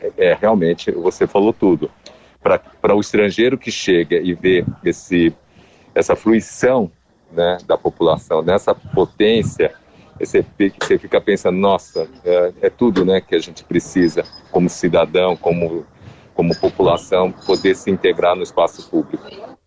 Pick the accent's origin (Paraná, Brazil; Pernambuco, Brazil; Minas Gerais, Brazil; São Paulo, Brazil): São Paulo, Brazil; eu, paulistano da Gema, nascido e criado em São Paulo